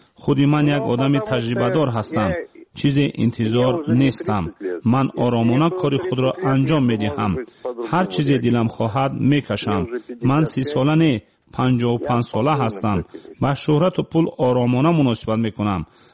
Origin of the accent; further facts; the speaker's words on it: Tajikistan; moved away as an adult; تاجیکستان وطن من است. من وطنم را دوست می‌دارم. ما مجبور شدیم سال 1992 از تاجیکستان برویم.